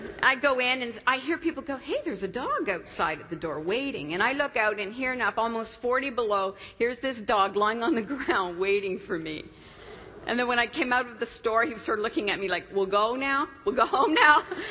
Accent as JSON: {"language": "English", "country": "Canada", "said": "And I'm a Canadian."}